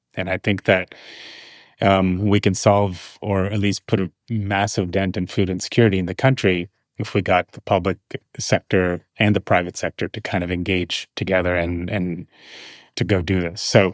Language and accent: English; New York City, New York, United States; growing up in New York City, I saw my parents struggle. You know, it's like the immigrant sort of hustle, right? You grow up in New York City.